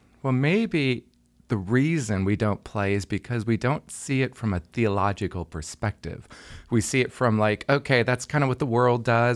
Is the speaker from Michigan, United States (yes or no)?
yes; Michigan, United States; also born or lived in Chicago; Yeah, we lived there for 20 years in Chicago as a senior pastor of a multi-ethnic church. Before that, I grew up in Michigan.